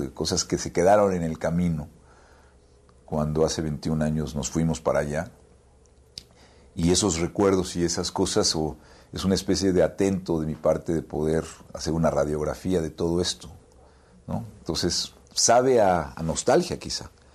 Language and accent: Spanish; Mexico; para quiénes somos los mexicanos que estamos fuera